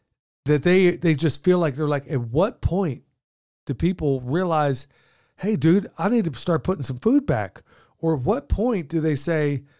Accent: Oklahoma, United States; I grew up in Oklahoma, so or at least part of my life there.

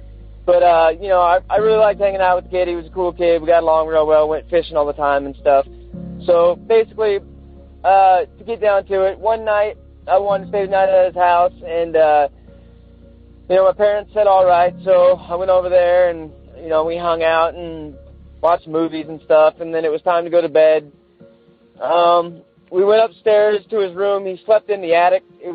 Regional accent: St. Helens, Oregon, United States; I'm from St. Helens, Oregon. It's a small town about 45 minutes outside of Portland, Oregon.

